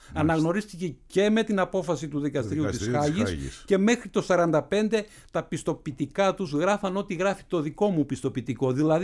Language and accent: Greek; Northern Epirus, Albania; Από το χωριό μου παράδειγμα, είναι το μεγαλύτερο, τυχαίνει να είναι το μεγαλύτερο χωριό στη Βόρειο Ήπειρο